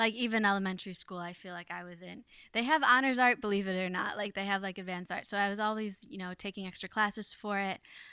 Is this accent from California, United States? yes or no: no; Ohio, United States; So I like growing up in Ohio because it wasn't so busy. You got to kind of like be with your thoughts more than in New York.